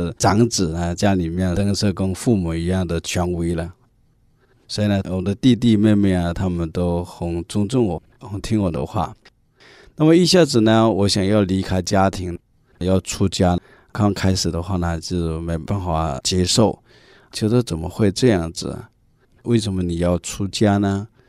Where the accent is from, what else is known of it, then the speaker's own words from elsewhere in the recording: Chaozhou, Guangdong, China; born there; 我是出生在广东潮州，大家知道潮州人呢他们有自己特定的地方文化，比较保守和传统。我是家里面的长子